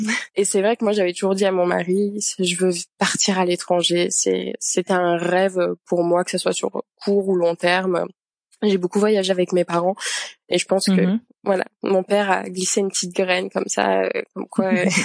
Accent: Île-de-France, France; also born or lived in Paris; j'ai grandi dans les Yvelines. Et ensuite, avec mon mari, on est parti, donc mon mari actuellement, on est parti vivre sur Paris où on a passé un peu plus de 8 ans.

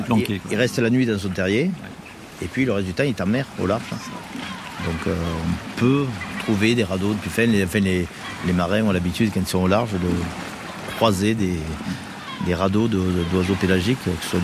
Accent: Marseille, Provence-Alpes-Côte d'Azur, France; Disons que quand on a grandi à Marseille, on est un peu partout chez soi en Méditerranée

